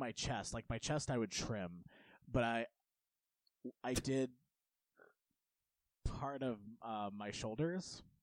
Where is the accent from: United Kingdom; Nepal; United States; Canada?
United States; So I kind of grew up in the middle of nowhere, in Polk County